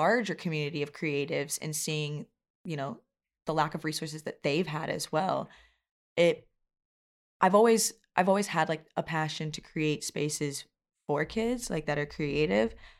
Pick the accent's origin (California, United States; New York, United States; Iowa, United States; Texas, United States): Iowa, United States; Des Moines; growing up in Des Moines, you know, I lived more so closer to downtown Des Moines, but went to school out in Waukee